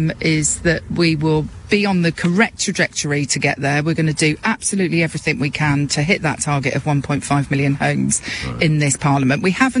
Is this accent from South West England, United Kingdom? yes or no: yes; Swindon, South West England, United Kingdom; My hometown is Swindon.